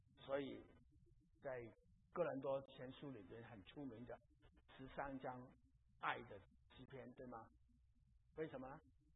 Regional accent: China; 我不觉得不好啊，啊，我蛮高蛮骄傲，自己是中国人呐、啊，我们中国人的这个道德观呢、价值观呢、处事的观念都蛮不错的

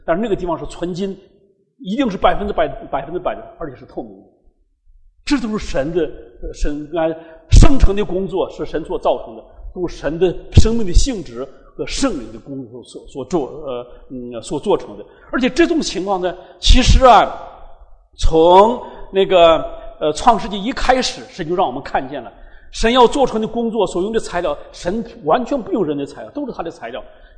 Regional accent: Shanxi, China; 像我们从山西来的，山西是煤乡啊，对吧？那个煤多的不得了。

